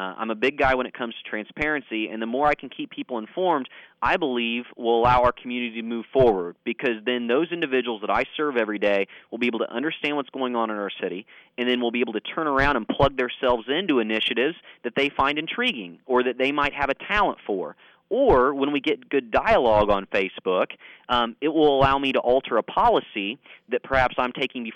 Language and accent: English; Frankfort, United States; If you would have told me as a kid that I would have the opportunity to set trick-or-treating hours in my hometown one day, I would have gone nuts.